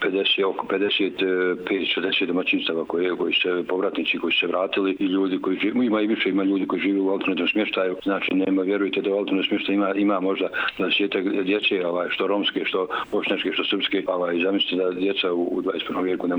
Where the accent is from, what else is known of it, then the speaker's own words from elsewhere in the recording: Čerik, Bosnia & Herzegovina; iz Čerika sam prišljetnjačne zajednice, imamo problem vodosnadbijevanja u našem selu već nekih 10 godina